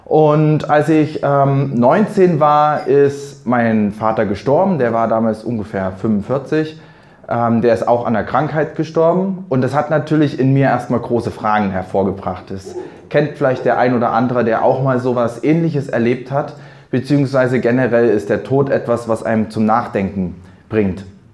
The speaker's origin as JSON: {"language": "German", "region": "Saxony", "country": "Germany", "tie": "born or raised there", "lives_now": "Berlin, Germany", "said": "Ich komme mittlerweile aus Berlin. Allerdings bin ich aufgewachsen im schönen Sachsen in einer missionarischen Familie."}